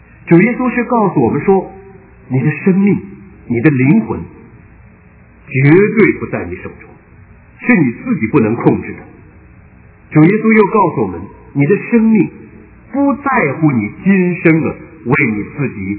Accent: China; 也就是我们中国人所说的，你的身体就是你的臭皮囊。

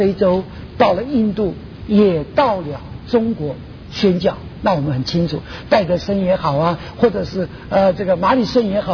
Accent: Taiwan; now in United States; 当我七零年代从台湾来到美国的时候，

